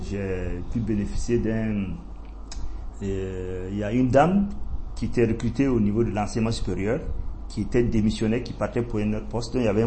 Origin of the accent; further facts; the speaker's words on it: Bobo-Dioulasso, Hauts-Bassins, Burkina Faso; parce que notre dialecte, je ne le comprenais pas bien, puisque j'ai grandi à Bobo.